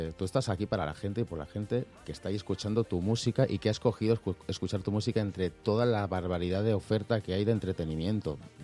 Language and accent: Spanish; Spain; como español, siempre digo que América Latina me ha hecho mejor persona.